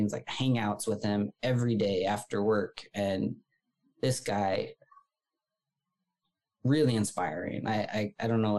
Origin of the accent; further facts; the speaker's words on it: the South, United States; Growing up in the South, like, you know, I'm waving at my neighbors and people that I don't know.